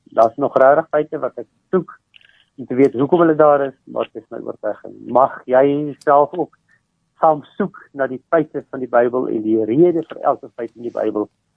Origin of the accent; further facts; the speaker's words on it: Harrismith, Free State, South Africa; born there; ek het op Harry Smith gebore.